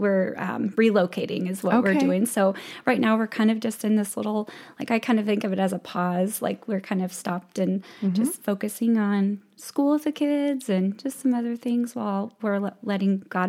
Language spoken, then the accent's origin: English; Fremont, California, United States; we grew up here in Fremont